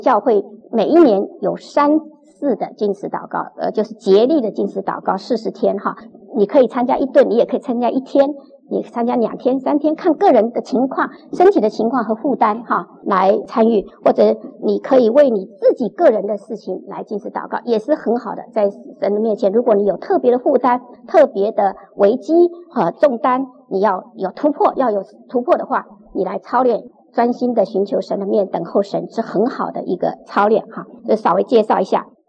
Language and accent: Chinese; China; 我们中国人是家里有丧事才披麻蒙灰嘛